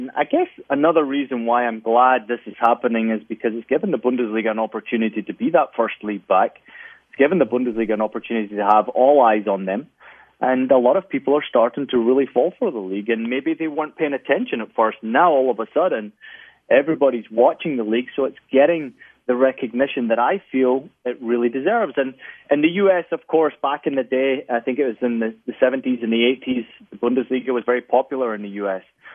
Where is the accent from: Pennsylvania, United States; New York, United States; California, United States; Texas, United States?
California, United States; born there; don't be fooled by the accent. I was born in California, so I got to play up and grew up through the U.S. youth soccer system.